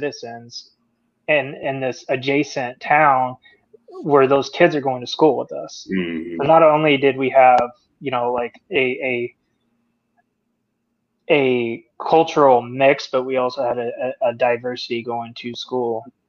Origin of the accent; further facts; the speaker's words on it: Leesville, Louisiana, United States; And I grew up in Leesville, Louisiana with you guys.